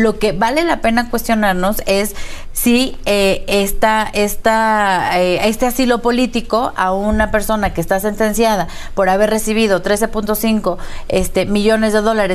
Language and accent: Spanish; Mexico; como mexicanos no lo podemos permitir